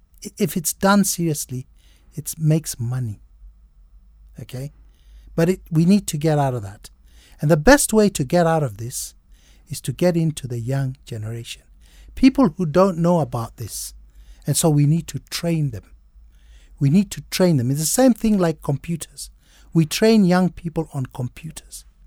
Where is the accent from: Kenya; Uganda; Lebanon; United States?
Kenya; now in Nairobi, Kenya; I'm a very much Kenyan, John. I think we're same age and I'm quite a Kenyan.